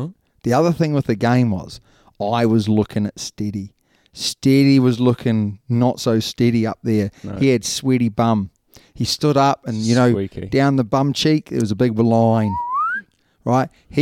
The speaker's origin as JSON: {"language": "English", "country": "New Zealand", "said": "Being a Kiwi as well. Being a Kiwi running running in England."}